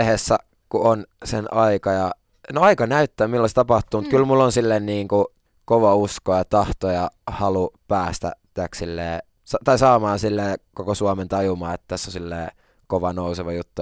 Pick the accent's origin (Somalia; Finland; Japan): Finland; Turku, Southwest Finland; Koska se on Turussa ja mä oon Turusta.